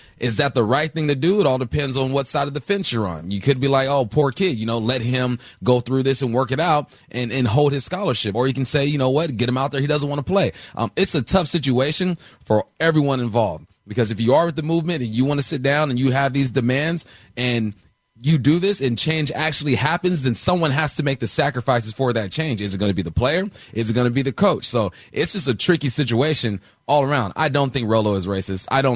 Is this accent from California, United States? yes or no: yes; California, United States; now in Washington, United States; I'm still in the state of Washington, and I'm from California, mainly because I went to Washington State University